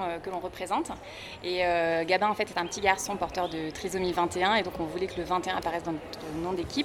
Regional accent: Chartres, Centre-Val de Loire, France; moi je suis originaire de Chartres, donc j'ai déménagé, mais en fait on est de la même ville, enfin la même commune qui s'appelle Barjouville

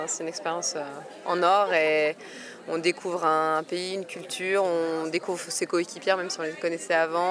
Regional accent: Switzerland; On vient de Suisse et il n'y a pas une cause en particulier.

